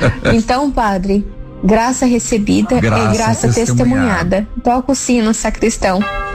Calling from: Cianorte, Paraná, Brazil; sou aqui de Cianorte, Paraná.

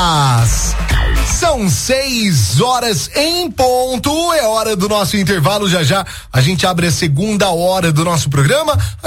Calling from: Conceição das Pedras, Minas Gerais, Brazil; Olá, boa tarde. … sou de Conceição das Pedras.

